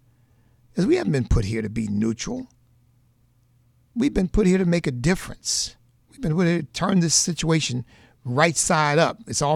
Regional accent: Virginia, United States; Let's go to Susan in my home state of Virginia.

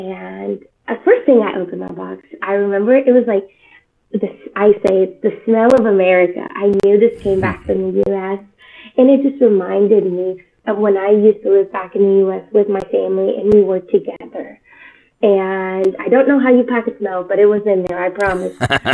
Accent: northern Mexico, Mexico; she took my siblings and I to go live with her in the northern part of Mexico. So from a young age, I grew up in Mexico.

